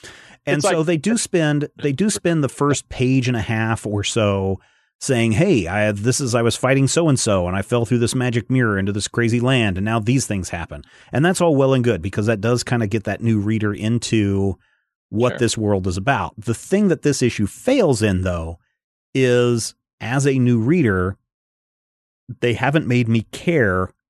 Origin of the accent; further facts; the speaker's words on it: Kansas, United States; And someone says to you, oh, where are you from? And you're like, oh, I'm from Kansas.